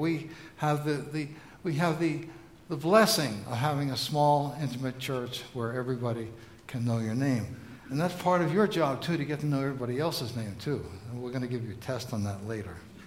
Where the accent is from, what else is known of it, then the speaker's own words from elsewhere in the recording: New York City, New York, United States; I can remember as a kid and growing up in New York City, in my neighborhood, holding my breath and wondering if I was going to be chosen to be on a team.